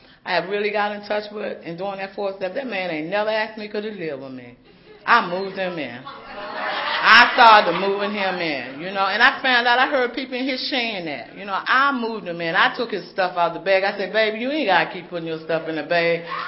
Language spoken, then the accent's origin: English; Washington, District of Columbia, United States; And I come from Washington, D.C., and I grew up where they just go and hold grudges all the time, okay?